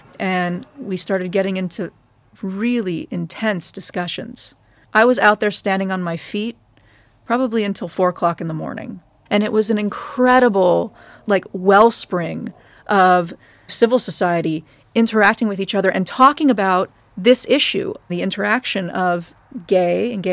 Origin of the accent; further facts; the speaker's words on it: California, United States; kid in Central California. And I always had a very strong Jewish identity with almost no content. I was raised in the Reform movement